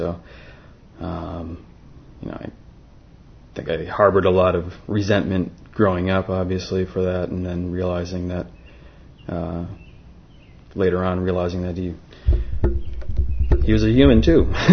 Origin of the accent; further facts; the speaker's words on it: Brockport, New York, United States; I was born in 1975 in Brockport, just half hour west of here. Grew up there, spent all my life there until college.